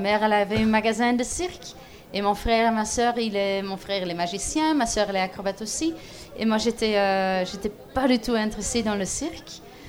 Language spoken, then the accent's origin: French; Belgium; born there; c'est dans le village où je suis née, en Belgique.